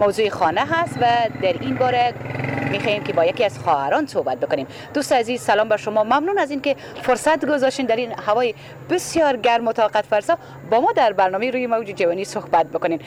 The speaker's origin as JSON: {"language": "Persian", "country": "Afghanistan", "said": "ما افغان هستیم"}